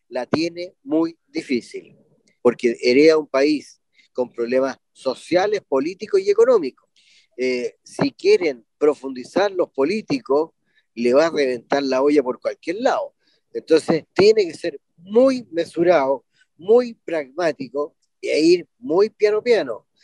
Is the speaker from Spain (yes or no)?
no; Chile; somos todos chilenos